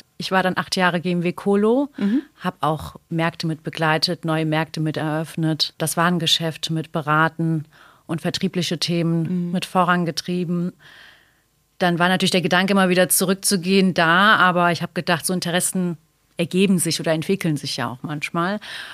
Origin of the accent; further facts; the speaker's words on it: Eifel, Germany; Ich komme auch ursprünglich aus der Eifel.